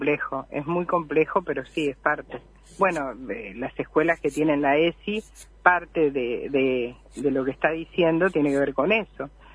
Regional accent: Trevelin, Chubut, Argentina; Somos de Trevelin.

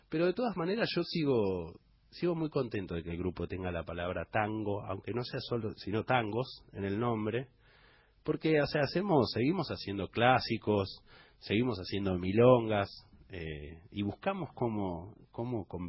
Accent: Panama; Yo soy panameño. Nací en Panamá.

